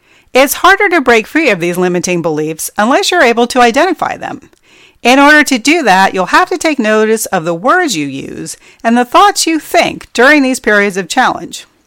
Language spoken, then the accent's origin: English; New Jersey, United States; I grew up in New Jersey in an area where pretty much everybody had a bad attitude about life.